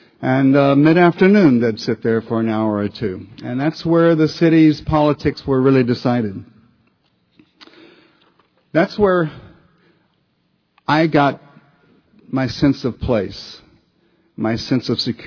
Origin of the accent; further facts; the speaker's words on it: San Antonio, Texas, United States; born there; to come back to my home state. I was born in Texas, San Antonio